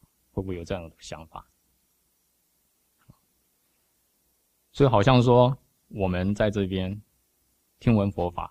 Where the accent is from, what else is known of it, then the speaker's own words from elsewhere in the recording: China; 这是我们中国人一种观念